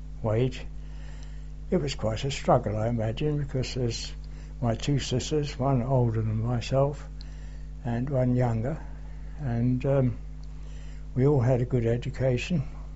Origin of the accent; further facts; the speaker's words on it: Barnet, London, United Kingdom; born there; I was born in Barnet, in the General Hospital in Barnet, on the 4th of October 1924